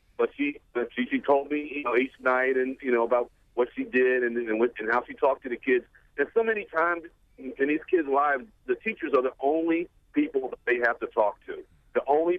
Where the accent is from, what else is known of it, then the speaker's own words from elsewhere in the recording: United States; I'm African American. I grew up in the inner cities, not in Baltimore, but in another state.